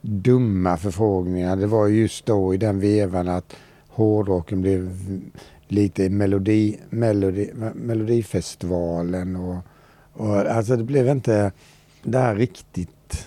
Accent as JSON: {"language": "Swedish", "region": "Småland", "country": "Sweden", "said": "Nej, men jag tänker att vi är smålänningar."}